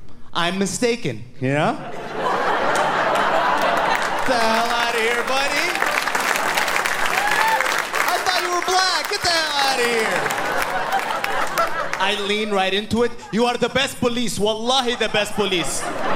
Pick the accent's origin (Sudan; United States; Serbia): Sudan; I'm originally from Sudan, or as old white people call it, the Sudan.